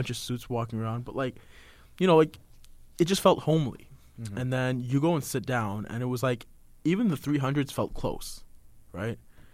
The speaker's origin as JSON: {"language": "English", "town": "Brampton", "region": "Ontario", "country": "Canada", "said": "I mean, you know, I come from Brampton, all right?"}